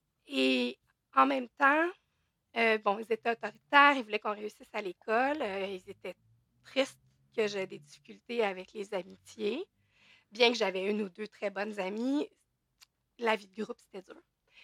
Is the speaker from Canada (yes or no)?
yes; Saint-Bruno, Quebec, Canada; Autrement, bon, j'ai grandi à Saint-Bruno, une petite ville de banlieue. Quelque chose de très tranquille, là.